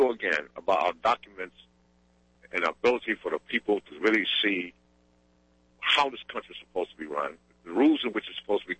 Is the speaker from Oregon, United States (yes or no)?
no; North Carolina, United States; I'm going to start right here in my hometown. Article 8, Section 6 of the North Carolina State Constitution